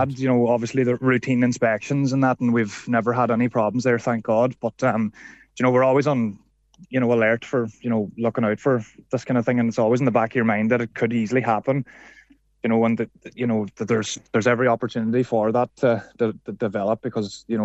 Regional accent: Glenties, County Donegal, Ireland; I would have moved up to the town from Glenties. I'm from Glenties originally now, so I would have moved up about 2 years ago.

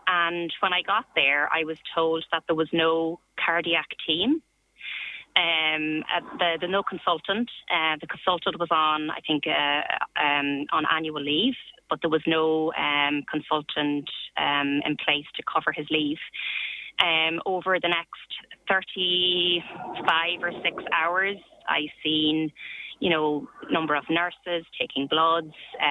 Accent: Dublin, Leinster, Ireland; I'm originally from Dublin

